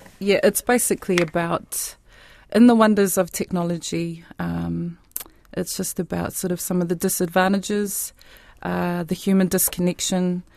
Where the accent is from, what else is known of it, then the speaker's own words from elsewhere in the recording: Porirua, Wellington, New Zealand; now in Christchurch, New Zealand; I'm from Wellington, from Porirua, but I live in Ōtautahi in Christchurch at the moment.